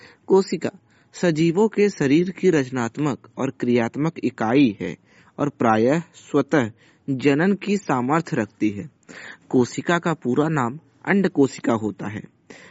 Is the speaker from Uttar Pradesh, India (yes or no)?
yes; Jaunpur, Uttar Pradesh, India; मैं उत्तर प्रदेश के जौनपुर जिले का निवासी हूँ।